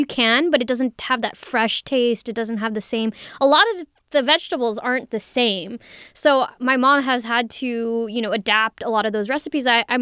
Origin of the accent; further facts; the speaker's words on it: California, United States; In Sacramento, I haven't really seen it, but I am from the Bay Area